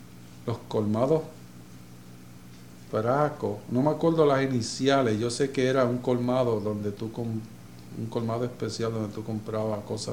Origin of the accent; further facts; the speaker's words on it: Carolina, Puerto Rico; me acuerdo de los líderes de mi pueblo en Carolina